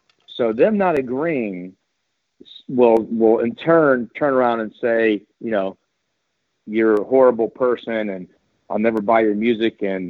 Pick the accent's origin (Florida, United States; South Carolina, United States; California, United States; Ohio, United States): Ohio, United States; Akron; my thing is my upbringing. I'm from Akron, Ohio. I'm still here, you know.